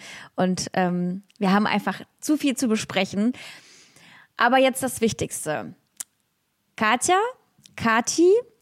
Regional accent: Russia; now in Germany; zum Thema Russin sein in Deutschland, wie es hier ist, als Russin zu studieren, zu leben.

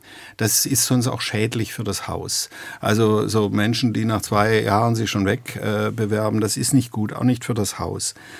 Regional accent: Konstanz, Baden-Württemberg, Germany; naja, ich komme jetzt aus Konstanz, also hinter den sieben Bergen.

